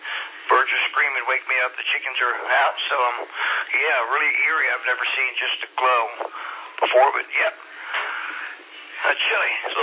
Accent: Virginia, United States; My friend from Canada talks about growing up seeing them, and I'm from Virginia. I'd never seen them that far south

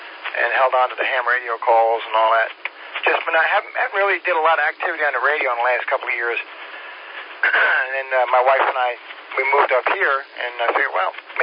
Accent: New York, United States; moved away as an adult; No. I grew up on Long Island. I've had my calls for, since the late 80s.

